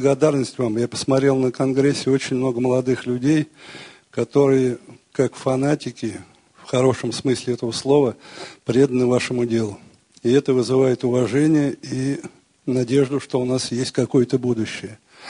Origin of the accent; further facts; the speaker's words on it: Moscow, Russia; я из Москвы. Я уже человек в возрасте, будем говорить, но новичок в вашем деле.